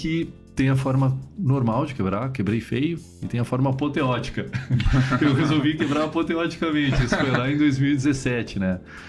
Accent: Santa Maria, Rio Grande do Sul, Brazil; born there; now in Porto Alegre, Brazil; Eu sou nascido em Santa Maria.

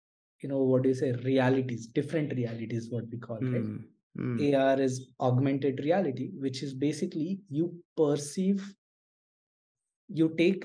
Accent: Mumbai, Maharashtra, India; Like, see, I come from Mumbai, right?

